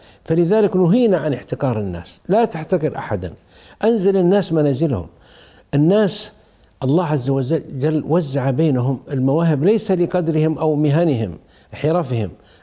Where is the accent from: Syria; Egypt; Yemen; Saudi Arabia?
Saudi Arabia; قمنا نسلم كسعوديين على بعض ونبارك